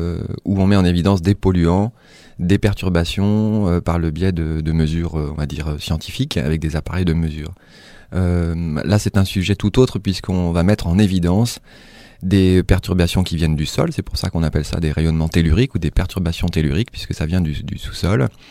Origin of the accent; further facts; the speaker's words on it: Brittany, France; moi je viens de Bretagne et effectivement on a donc un des sites mégalithiques les plus passionnants du monde